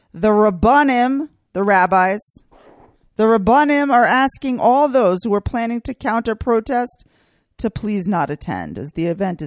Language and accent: English; Texas, United States; All right. I grew up in Texas, so right.